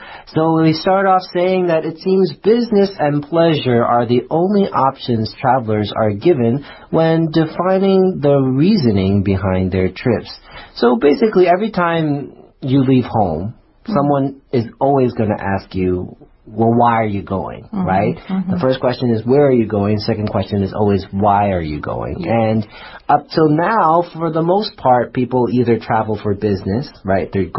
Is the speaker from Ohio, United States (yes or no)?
no; New York City, New York, United States; Yeah, I love New York. I mean, I'm from New York, so it's a great city.